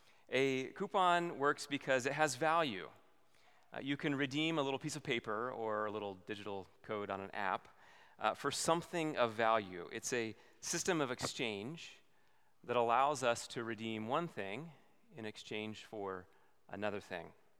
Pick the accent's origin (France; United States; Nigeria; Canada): United States; Midwest; I don't really know how to say it, but I grew up in the Midwest, so.